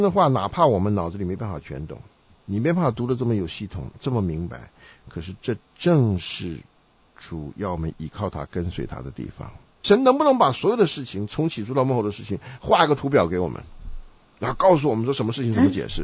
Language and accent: Chinese; China; 今天呢，轮到我们中国人、东方人、朝鲜人。